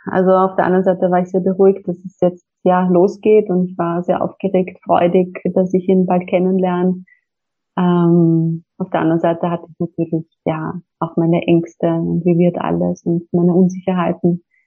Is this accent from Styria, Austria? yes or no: no; Vienna, Austria; Ich sehe aus Wien.